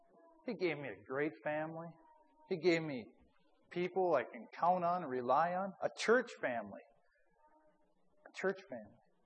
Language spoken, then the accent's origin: English; Stillwater, United States; But I grew up in Stillwater, and when I lived in Stillwater, we lived right across from the prison.